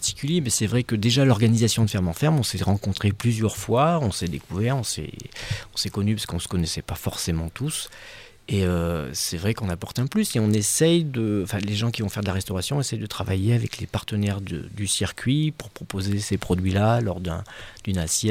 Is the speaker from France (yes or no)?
yes; Centre-Val de Loire, France; moved away as an adult; J'ai atterri ici en 88, donc ça fait un petit bail déjà. Je suis d'Eure-et-Loire, pur Beauceron, donc dans les céréales.